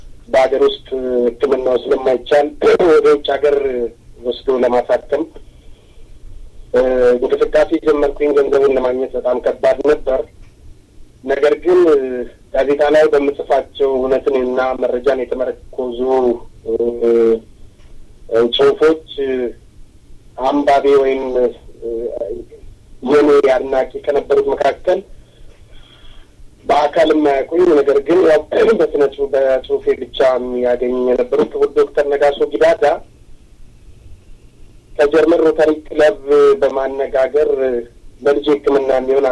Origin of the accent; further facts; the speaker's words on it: Addis Ababa, Ethiopia; አዲስ አበባ ተወልጄ ያደግኩ ኢትዮጵያዊ ነኝ። እንግዲህ ወደ ቤተሰቦቼ ከመጣሁኝ እናትና አባቴ ከትግራይ ብሔር የወጡ ኢትዮጵያውያን ናቸው።